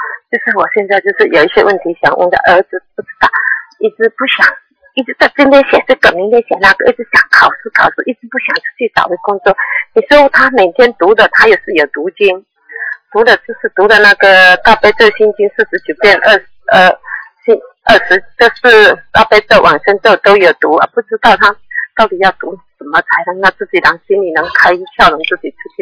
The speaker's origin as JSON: {"language": "Chinese", "town": "Xiamen", "region": "Fujian", "country": "China", "said": "我是厦门的，"}